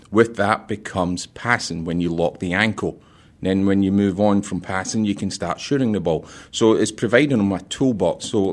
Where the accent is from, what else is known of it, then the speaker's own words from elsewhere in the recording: Scotland, United Kingdom; now in United States; I'm from Scotland, but I think I'm very proud to say I'm an American coach